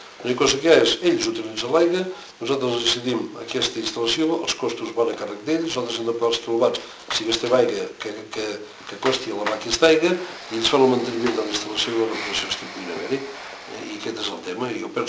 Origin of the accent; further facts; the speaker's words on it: Catalonia, Spain; I sóc de Vallès.